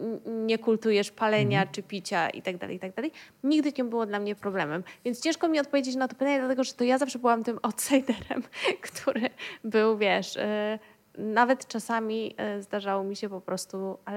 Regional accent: Toruń, Kuyavian-Pomeranian Voivodeship, Poland; tak jak ustaliliśmy, pochodzę z Torunia

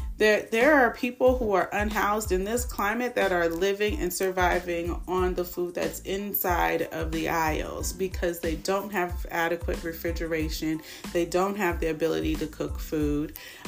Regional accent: Oakland, California, United States; it's easy to say, oh, hey, I'm from Oakland, where I sit in free food lines. Like, that is, it was a thing because of the time of the time I was born, the time that I lived in the city of Oakland.

